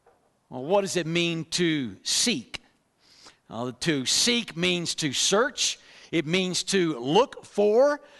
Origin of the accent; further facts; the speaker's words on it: Lamesa, Texas, United States; I'm a native Texan. I grew up in West Texas. If you are familiar with West Texas, La Mesa, Texas is where I'm from.